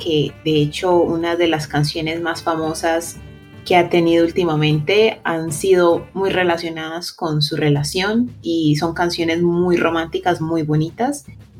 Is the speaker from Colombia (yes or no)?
yes; Colombia; soy colombiana y soy profe de español con Spanish con Salsa.